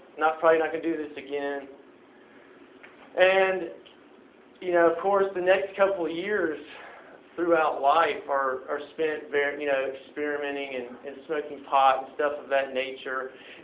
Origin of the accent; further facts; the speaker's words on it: Memphis, Tennessee, United States; moved away as an adult; now in Atlanta, United States; I'm 22 years old. I was born in Memphis, Tennessee, and lived there my entire life. I've only been here in Atlanta for a little over 2 years.